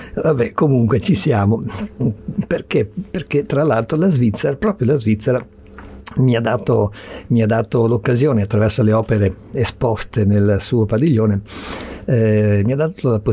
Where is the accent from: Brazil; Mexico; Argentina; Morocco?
Brazil; Rio de Janeiro; un'amica d'infanzia, della mia infanzia a Rio de Janeiro, artista anche lei